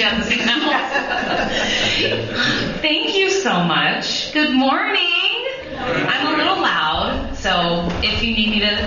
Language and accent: English; East Coast, United States; and I grew up on the East Coast. And I was always raised to love and love grace, and to really think about justice and the poor.